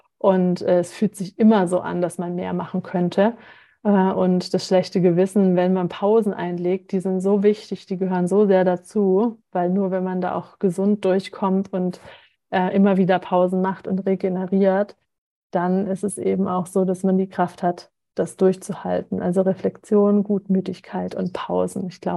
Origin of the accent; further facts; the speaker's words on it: Germany; ich komme aus Deutschland, ich bin hier mit den Gepflogenheiten sozialisiert